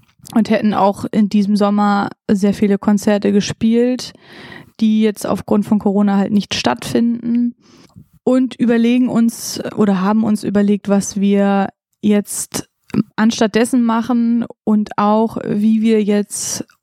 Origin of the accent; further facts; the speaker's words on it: Kiel, Schleswig-Holstein, Germany; Wir kommen aus Kiel